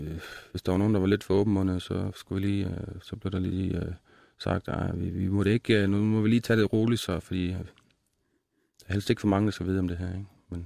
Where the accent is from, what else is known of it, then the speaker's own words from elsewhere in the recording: Jutland, Denmark; accent: Jutlandic; Jeg var en stout jyde, der forretningsmand, der var på rejse. Jeg taler jysk nu